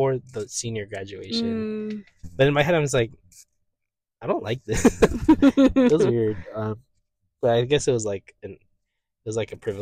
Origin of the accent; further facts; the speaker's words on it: Baldwin Park, California, United States; So, I don't live here anymore, but I grew up in Baldwin Park, California.